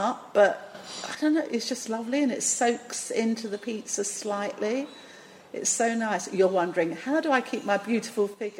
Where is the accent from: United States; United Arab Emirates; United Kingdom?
United Kingdom; England; being an English rose as I am, very pale, I have to sit inside to eat anything.